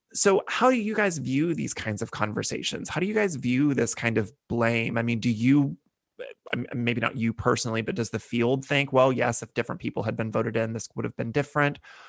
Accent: Texas, United States; I'm from Texas, so it's difficult sometimes to see folks say, well, gosh, this is what you guys get for living in a red state

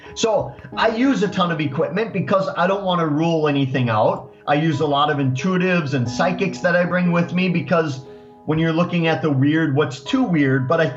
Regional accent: Eau Claire, Wisconsin, United States; It's not too far from my hometown of Eau Claire, Wisconsin.

